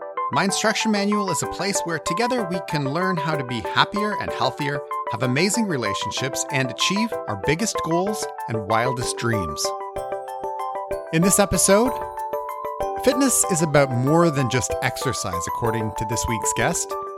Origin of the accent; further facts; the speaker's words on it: Toronto, Ontario, Canada; a personal trainer based in my hometown of Toronto, Canada.